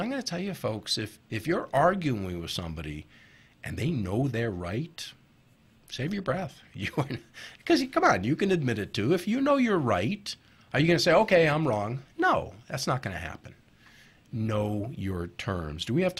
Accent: Rhode Island, United States; I'm from Rhode Island. It's hard to say words that end with the letter A.

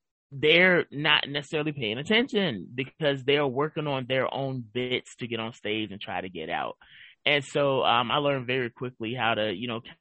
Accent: Virginia, United States; I'm originally from Virginia. Shout out to the Old Dominion State, you know, my people.

